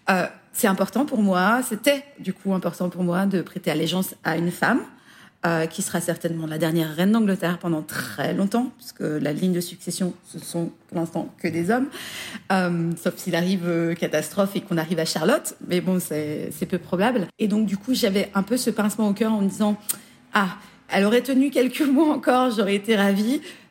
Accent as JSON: {"language": "French", "country": "France", "said": "En tant que Français"}